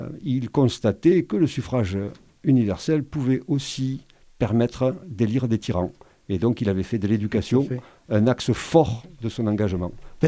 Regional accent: south of France, France; Je suis du Midi, comme mon accent ne le montre pas.

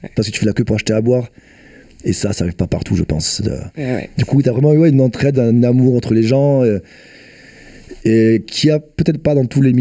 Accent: Corsica, France; Je suis corse, j'aime le soleil et la plage.

